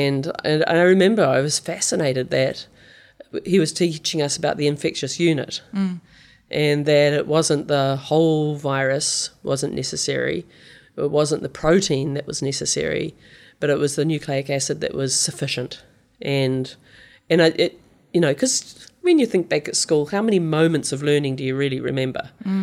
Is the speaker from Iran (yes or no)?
no; Kerikeri, Northland, New Zealand; I grew up in Kerikeri in the Bay of Islands, and youngest of six, so I was born loud.